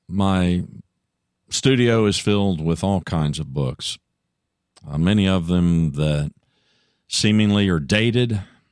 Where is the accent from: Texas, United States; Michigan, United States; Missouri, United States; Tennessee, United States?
Texas, United States; also born or lived in Louisiana / Oklahoma; I'm not from Boston. Man, I'm from Texas, Louisiana, Oklahoma. I'm from this part of the world.